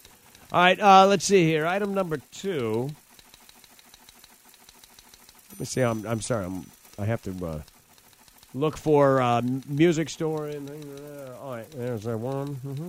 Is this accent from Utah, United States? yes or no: no; New York, United States; I'm from New York.